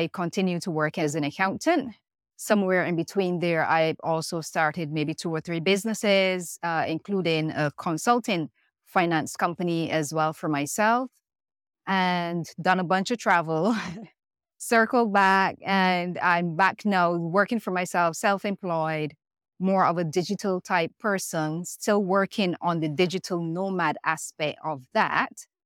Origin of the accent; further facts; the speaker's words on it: Barbados; moved away as an adult; I'm originally from Barbados. I did all my education in Barbados.